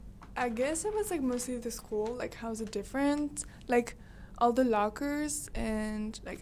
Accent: France; English is a second language; I'm from France.

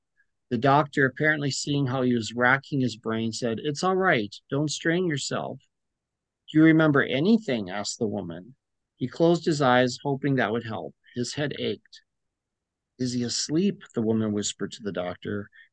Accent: Marquette, Michigan, United States; Yes. Yeah, seventh generation, born and raised in Marquette, Michigan.

